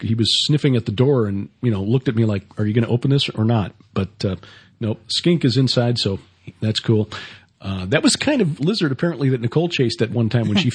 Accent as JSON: {"language": "English", "town": "Chicago", "region": "Illinois", "country": "United States", "said": "Hey, look, we're from Chicago. We'll make a deal."}